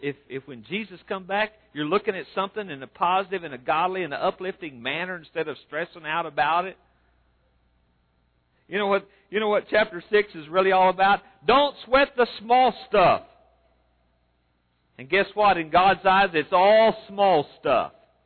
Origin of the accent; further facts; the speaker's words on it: Oklahoma City, Oklahoma, United States; and I come from Oklahoma City, and I'm in a hurry.